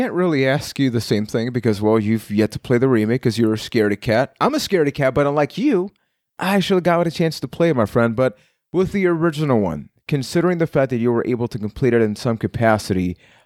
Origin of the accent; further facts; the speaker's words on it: San Juan, Puerto Rico; I am from San Juan, Puerto Rico.